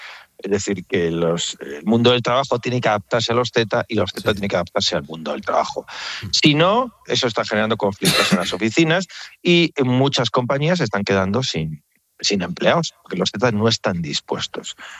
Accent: Basque Country, Spain; Sí, bueno, yo soy vasco

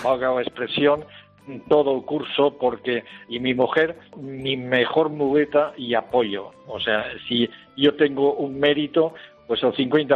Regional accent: Llíria, Valencian Community, Spain; yo soy natural de Liria, la ciudad de la música

